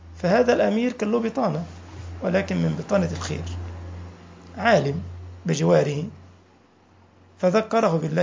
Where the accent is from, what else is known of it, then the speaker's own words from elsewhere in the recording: Egypt; فرعون كان عندنا في مصر